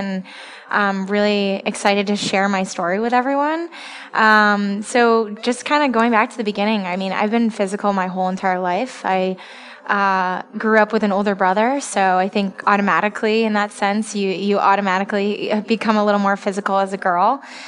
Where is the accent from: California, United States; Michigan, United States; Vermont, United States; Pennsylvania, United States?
Vermont, United States; I grew up in Vermont, so it's fairly common up there to be ice skating and skiing and snowboarding and all that.